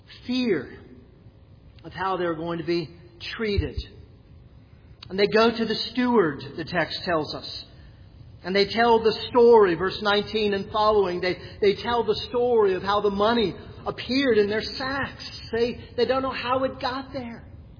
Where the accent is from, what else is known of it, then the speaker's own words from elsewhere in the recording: New Jersey, United States; The New York Yankees and the New York Mets, that was a big one in our family growing up in New Jersey.